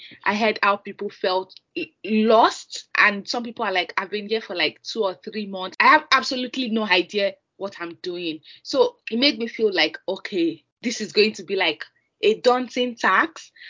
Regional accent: Nigeria; English is a second language; moved away as an adult; now in United Kingdom; I grew up in Nigeria, had my medical education there. I had practiced in Nigeria as a doctor for about 6 years. And then I migrated to the UK last year. That was in 2021.

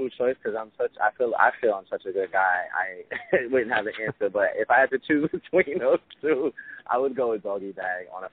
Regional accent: Queens, New York, United States; I mean, the answer is the Mets because I'm from Queens

